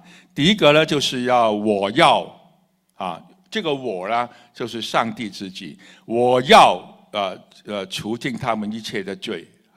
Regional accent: Hong Kong; born there; 我的教会在这个木屋区木屋区里面的香港战后，我是战后出生的

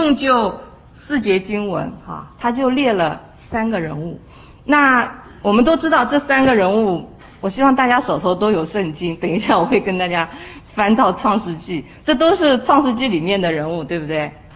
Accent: China; 好像我们中国人有一句话说，榜样的力量是无穷的哈

